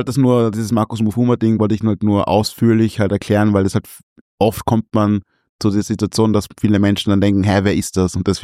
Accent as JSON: {"language": "German", "region": "Salzburg", "country": "Austria", "tie": "born there", "said": "Also ich bin geboren 1993 in Salzburg. Und natürlich war auch in der Zeit die Bevölkerung noch nicht sehr divers. Und ich bin jetzt 32"}